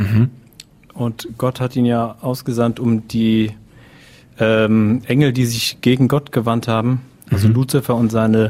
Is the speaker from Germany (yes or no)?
yes; Central Germany, Germany; ich komme ja mehr so aus Mitteldeutschland